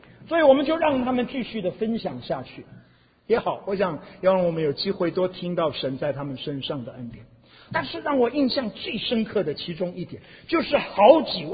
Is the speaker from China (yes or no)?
no; Taiwan; 我想你们听我的口音，大概也有不少人知道我的普通话，我的国语是在台湾学的啊。